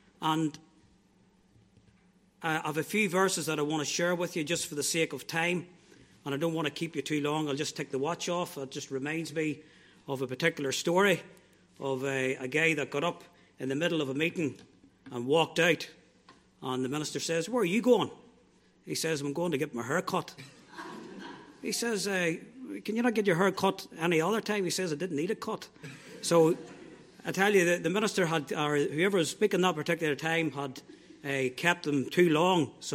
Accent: Armagh, Northern Ireland, United Kingdom; I'm from Armagh. I attend the Armagh Free Presbyterian Church.

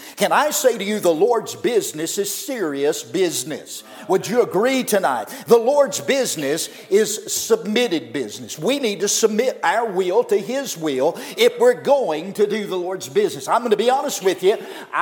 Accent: North Carolina, United States; I'm from Wilkes County, North Carolina.

